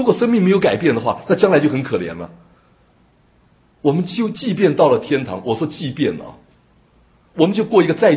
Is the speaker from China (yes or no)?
yes; China; now in United States; 我们从中国来到美国，我们很自然的就能够把美国弄成 Chinatown